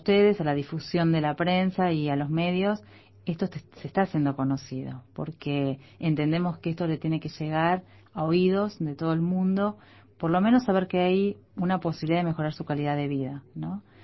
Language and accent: Spanish; Uruguay; also born or lived in Argentina; siendo uruguaya